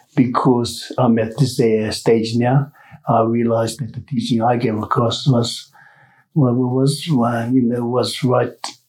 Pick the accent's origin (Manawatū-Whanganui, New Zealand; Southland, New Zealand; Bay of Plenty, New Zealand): Bay of Plenty, New Zealand; The upbringing I've had is from Otiti Island, Maketu, Rotorua, Taupo, Whangamata, and Te Kaha, Whanarapanui.